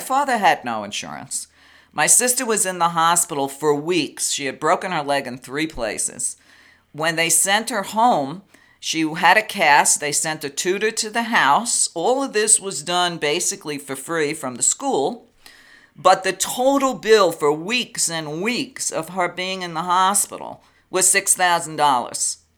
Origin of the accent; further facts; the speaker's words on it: Brooklyn, New York, United States; Okay, when I was a kid growing up in Brooklyn, we're looking at the 1950s, 1960s.